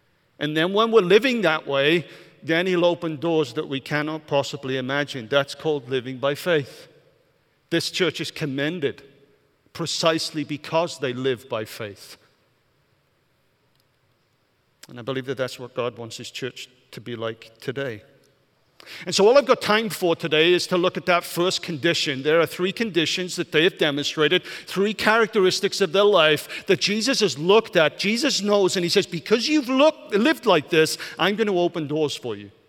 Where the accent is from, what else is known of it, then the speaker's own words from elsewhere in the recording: Wales, United Kingdom; So I'm a Welshman. Some people have heard this word, hoyl. It's a Welsh word